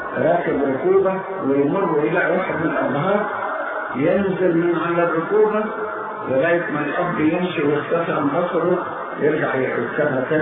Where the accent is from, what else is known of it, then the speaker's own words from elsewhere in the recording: Upper Egypt, Egypt; انا راجل صعيدي وتعلمت في الصعيد ازاي احترم الناس الكبار.